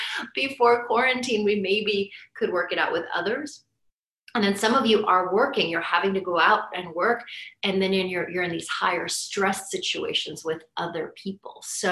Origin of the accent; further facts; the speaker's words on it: Lebanon; So like, I come from Lebanon. I come from a family that fled war.